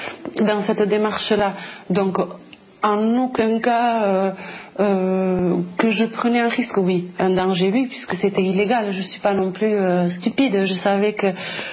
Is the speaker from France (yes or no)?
yes; Mauléon, France; Je suis originaire de Mauléon